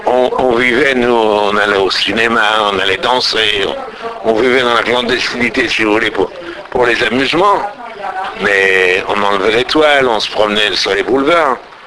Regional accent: Paris, Île-de-France, France; born there; Je suis né à Paris, à l'hôpital Rothschild, le 9 janvier 1926.

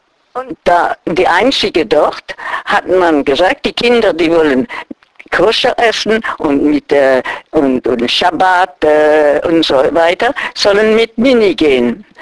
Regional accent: Strasbourg, Grand Est, France; born there; German is a second language; Ich bin geboren in Elsass, in Straßburg, in 1923.

